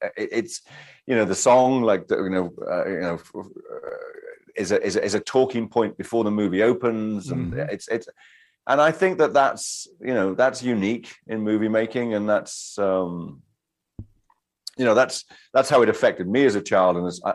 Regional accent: United Kingdom; I'm British.

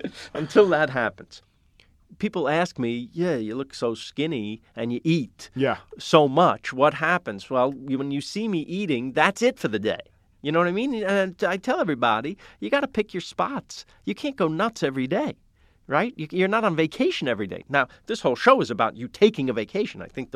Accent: New York, United States; I could have done it in New York. I'm from New York.

